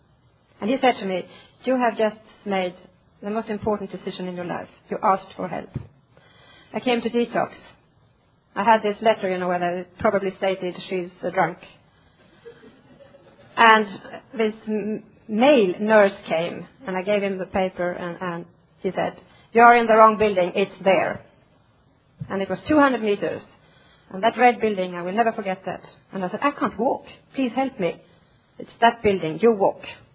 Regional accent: Sweden; I'm an alcoholic. I'm from Sweden.

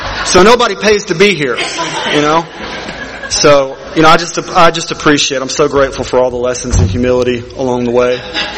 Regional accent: Birmingham, Alabama, United States; born there; So I was born in Birmingham, Alabama, unfortunately. March 31st, 1982.

